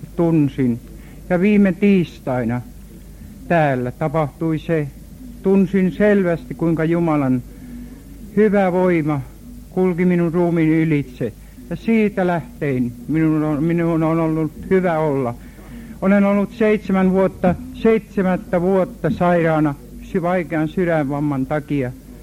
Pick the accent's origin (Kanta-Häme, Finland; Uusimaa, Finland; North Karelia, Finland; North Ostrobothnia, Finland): North Ostrobothnia, Finland; Kalajoki; ja Kalajan kunnasta. Kotikuntani on Kalajoki